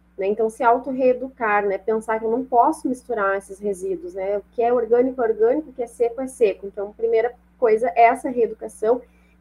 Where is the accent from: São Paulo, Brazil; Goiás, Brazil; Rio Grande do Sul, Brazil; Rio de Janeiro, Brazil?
Rio Grande do Sul, Brazil; eu sou gaúcha, então o hábito do gaúcho é tomar chimarrão